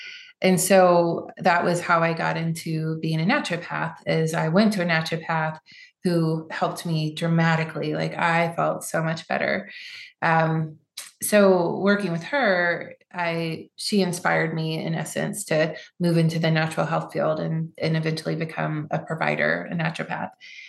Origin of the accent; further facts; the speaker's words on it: Savannah, Georgia, United States; I grew up in Savannah, and I lived on Isle of Hope, and there's lots of bugs and nature and mosquitoes and, you know, spiders and all kinds of things.